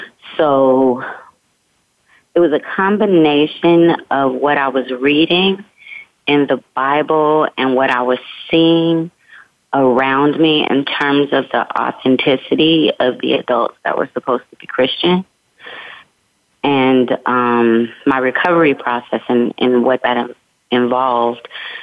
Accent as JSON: {"language": "English", "town": "Oakland", "region": "California", "country": "United States", "said": "The thing about living in my neighborhood is everybody's got a talent. I'm from Oakland, California."}